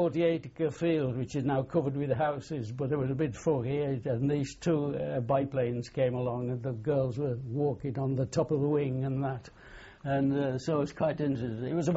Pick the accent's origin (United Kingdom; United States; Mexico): United Kingdom; Ellesmere Port, North West England; born there; I was born in here in Ellesmere Port.